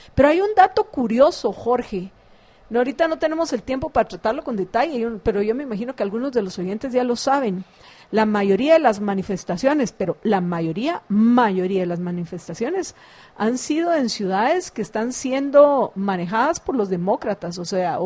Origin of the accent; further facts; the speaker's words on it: Guatemala; nuestra competencia como guatemaltecos